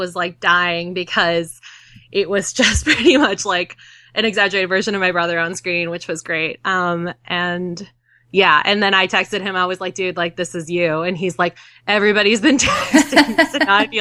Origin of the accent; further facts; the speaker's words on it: San Francisco, California, United States; I went for Paul Rudd and for San Francisco because they filmed a lot of it in my hometown.